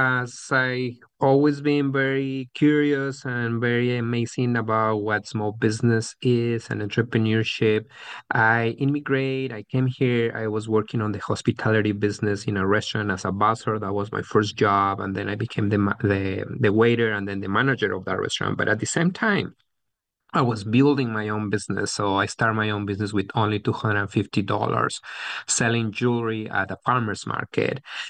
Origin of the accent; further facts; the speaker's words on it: Guadalajara, Jalisco, Mexico; Yes, I'm originally from Mexico, from Guadalajara, which is the second largest city in the country in Mexico.